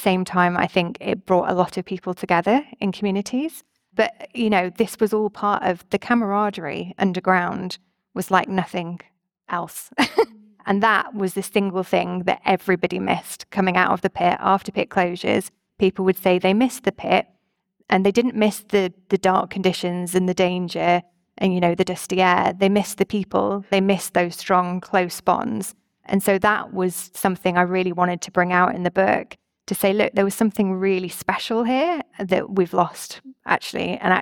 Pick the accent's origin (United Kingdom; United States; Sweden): United Kingdom; Yorkshire and the Humber; I was born in South Yorkshire in the immediate aftermath of the strike. And I guess, although I'm not from a mining family myself, we had friends in the industry and, you know, obviously the pits were all around where I grew up.